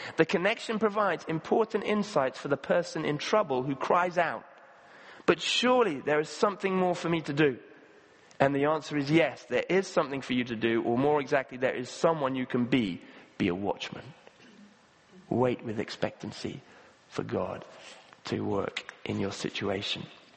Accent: Kenya; Or I grew up in Kenya, where there's a lot of sort of security crime issues. So actually, it's a very common thing to have watchmen. They call them askaris.

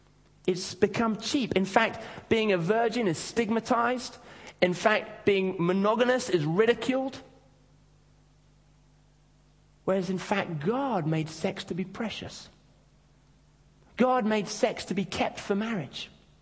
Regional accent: Kenya; We used to sing a song when I was growing up in Kenya

